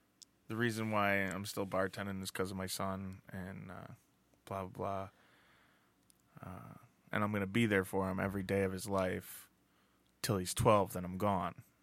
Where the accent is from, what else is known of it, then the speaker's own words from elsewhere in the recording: Wisconsin, United States; also born or lived in Medina, New York; I was three or four. I don't know. I was a kid. I remember the move.